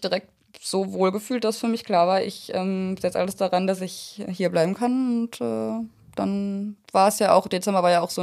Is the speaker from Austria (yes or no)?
no; North Rhine-Westphalia, Germany; now in Kenzingen, Germany; ich komme eigentlich aus der Nähe von Köln, also NRW, und bin im November nach Kenzing gezogen, also Ecke Freiburg.